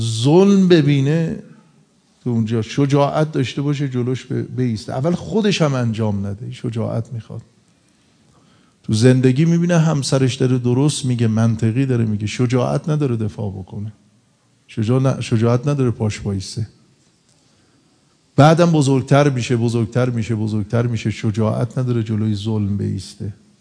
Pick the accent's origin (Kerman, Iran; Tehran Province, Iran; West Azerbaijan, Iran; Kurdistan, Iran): Tehran Province, Iran; Tehran; گفتم خب ما بچه تهرانیم، خب نزدیک 30 سال تهران بودیم.